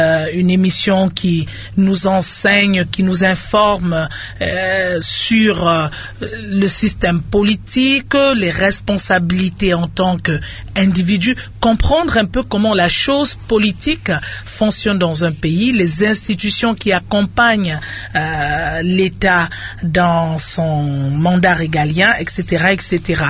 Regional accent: DR Congo; en tant que Congolais vivant au Congo, à aimer le pays.

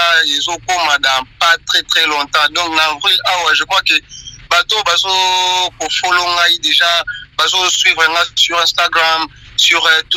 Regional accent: DR Congo; Même là-bas chez nous au Congo

